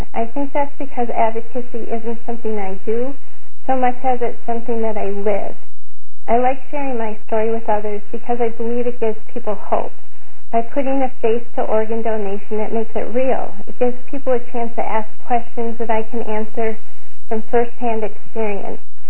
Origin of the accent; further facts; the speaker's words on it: St. Paul, Minnesota, United States; from St. Paul, Minnesota